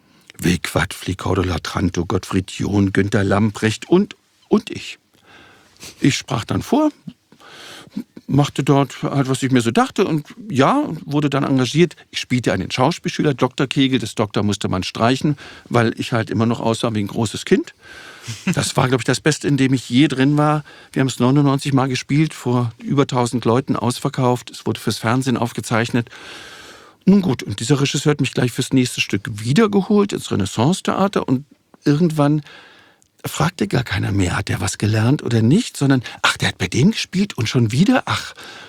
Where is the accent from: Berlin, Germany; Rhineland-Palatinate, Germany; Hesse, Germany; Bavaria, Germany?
Berlin, Germany; Ich bin nur aus Berlin. Nee, aber auch richtig hier aufgewachsen.